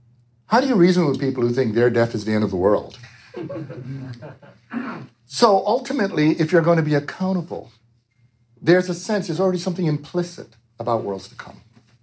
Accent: New York, United States; also born or lived in Jamaica; As I said, I was born in Jamaica. I grew up in New York.

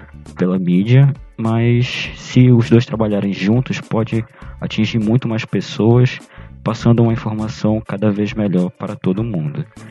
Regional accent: Belém, Pará, Brazil; tenho 20 anos de idade, eu sou de Belém do Pará, uma terra que você já morou

